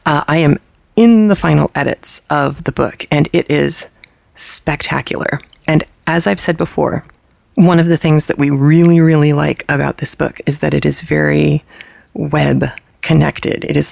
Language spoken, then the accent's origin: English; United Kingdom; accent: British; you just have to put up with my lousy British accent that occasionally fades into Australian for reasons that are still a complete mystery to me.